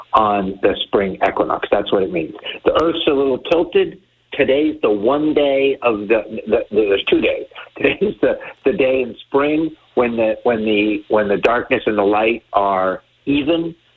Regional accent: Miami, Florida, United States; now in Washington, United States; And I grew up in Miami, Florida.

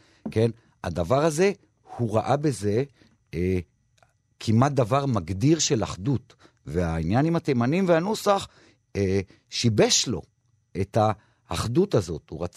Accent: Jerusalem, Jerusalem District, Israel; אני עולה לאוטובוס בירושלים, אני ירושלמי

